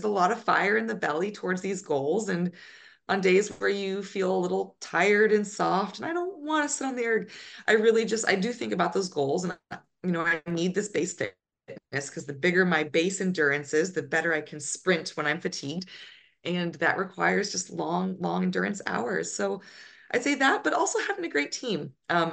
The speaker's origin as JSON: {"language": "English", "town": "Folsom", "region": "California", "country": "United States", "tie": "born or raised there", "lives_now": "Princeton, United States", "said": "I love my hometown of Folsom and all the supporters I have back there."}